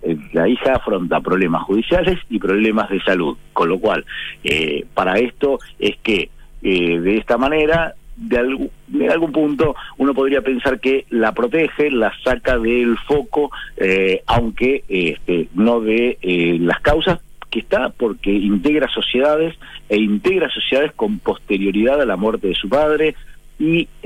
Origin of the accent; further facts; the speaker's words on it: Chile; Bien, lo de desde aquí como chilenos